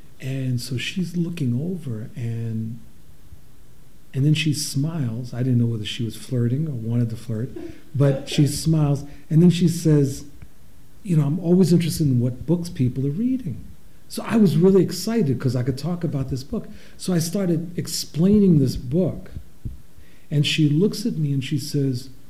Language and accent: English; New York, United States; I grew up in New York. I learned about unions when I was knee-high to a duck, right?